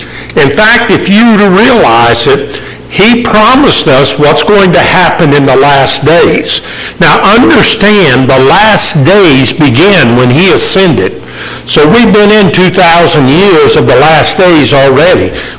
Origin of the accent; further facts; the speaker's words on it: Charleston, South Carolina, United States; I grew up in Charleston, outside of Charleston.